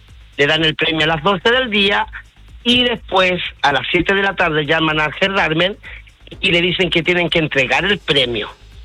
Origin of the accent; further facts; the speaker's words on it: Valparaíso, Chile; Nunca pensé como porteña que la longaniza era de San Carlos.